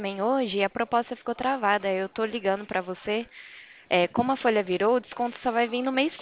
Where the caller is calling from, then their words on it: Presidente Prudente, São Paulo, Brazil; Eu sou aqui de Presidente Prudente.